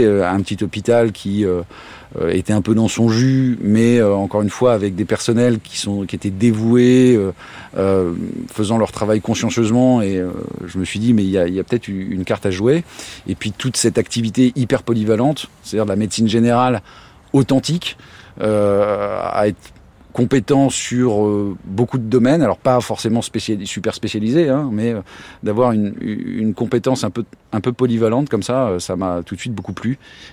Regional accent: Brest, Brittany, France; Moi, je suis né à Brest. Je suis brestois

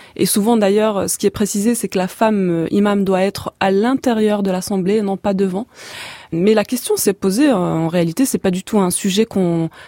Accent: Algeria; also born or lived in France; Je suis née en France et j'ai grandi en Algérie, donc dans un pays musulman où j'ai étudié dès l'enfance à l'école primaire et puis dans le secondaire.

